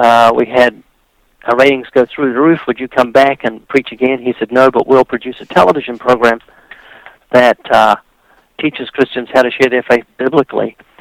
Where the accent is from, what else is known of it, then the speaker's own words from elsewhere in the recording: New Zealand; now in United States; I'm from New Zealand. Which is down next to Australia, and I've been living in the U.S. for 23 years in Southern California, and that's why I've lost my accent, dude.